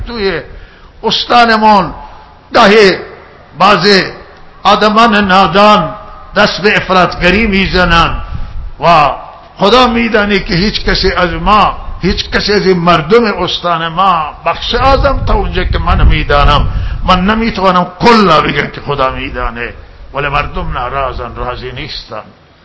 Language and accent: Persian; Iran; ما ایرانی هستیم و به کشورمون افتخار داریم